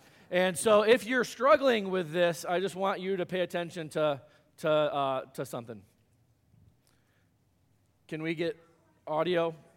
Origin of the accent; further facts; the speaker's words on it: Michigan, United States; No, I grew up in Michigan, grew up watching the Tigers and the Cubs. Chicago's only 3 hours away, so I got to go to Wrigley all the time as a kid